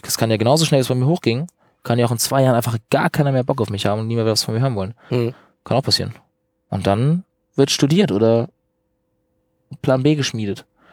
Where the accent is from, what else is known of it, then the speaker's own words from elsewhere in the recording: Northern Germany, Germany; Ich komme irgendwie aus dem Norden